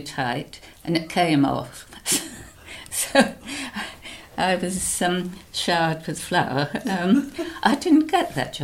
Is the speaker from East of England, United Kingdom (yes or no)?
yes; Heybridge, East of England, United Kingdom; born there; I was born in Heybridge and later moved to Malden in 1959.